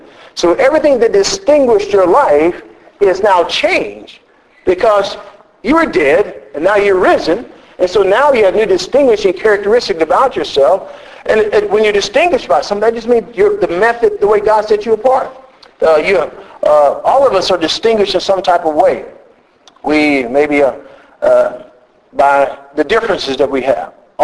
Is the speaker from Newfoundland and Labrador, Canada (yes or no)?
no; Ontario, Canada; accent: Southern; I generally say I'm from Southern Ontario because they heard a Southern accent.